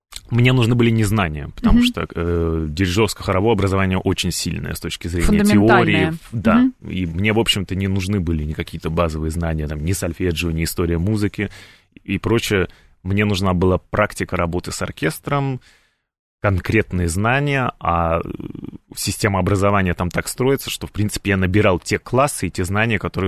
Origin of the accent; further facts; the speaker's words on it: Saint Petersburg, Russia; moved away as an adult; now in United States; я из Санкт-Петербурга и закончил Петербургскую консерваторию.